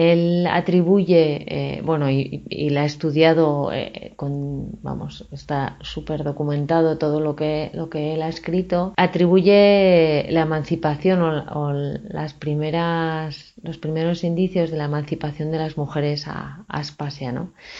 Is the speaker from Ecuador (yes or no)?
no; Navarre, Spain; Yo soy de Navarra y tenemos, por fortuna, unas buenas bibliotecas